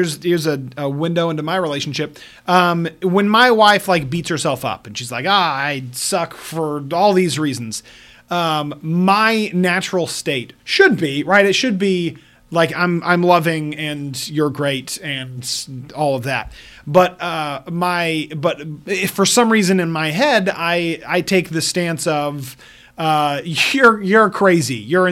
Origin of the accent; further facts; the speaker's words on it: Utah, United States; He was from Liberty Hill, Texas, and I'm from Utah, right?